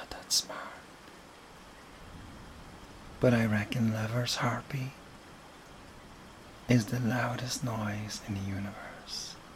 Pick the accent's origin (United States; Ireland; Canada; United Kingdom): Ireland; accent: Irish; There are stories of an Irish monk bringing the Irish accent to Jamaica. But I don't really believe that. I think the monk brought the Jamaican accent to us.